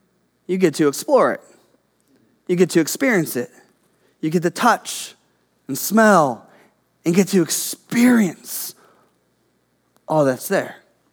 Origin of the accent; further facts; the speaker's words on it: Midwest, United States; now in California, United States; Now, if you don't know, I grew up in the Midwest. We moved here as a family just a little over 18 months ago.